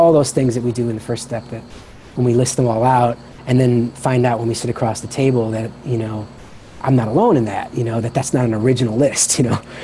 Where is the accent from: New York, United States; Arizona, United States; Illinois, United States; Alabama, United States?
Illinois, United States; Chicago; I grew up in the Midwest, right, in Chicago.